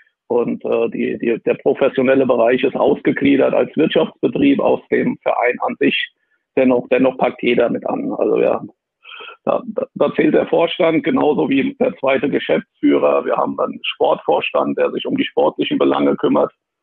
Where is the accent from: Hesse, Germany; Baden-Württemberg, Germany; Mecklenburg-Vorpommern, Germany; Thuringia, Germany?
Hesse, Germany; Wiesbaden; born there; in meiner Geburtsstadt Wiesbaden.